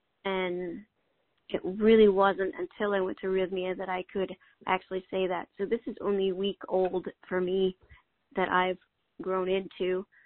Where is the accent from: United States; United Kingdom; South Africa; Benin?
United States; Northwest; I grew up in the Northwest, and by the age of 10, I had like three sets of parents.